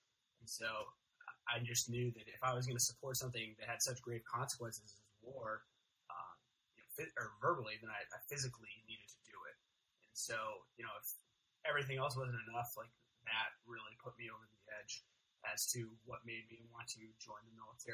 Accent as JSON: {"language": "English", "country": "United States", "said": "It was my duty as an American, I felt like."}